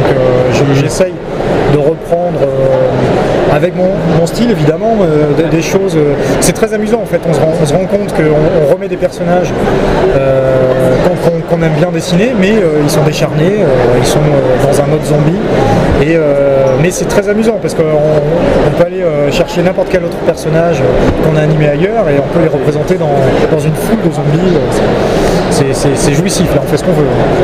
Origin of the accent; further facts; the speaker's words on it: Brittany, France; Bon, moi je suis breton, j'ai la chance d'avoir ça à portée de la main.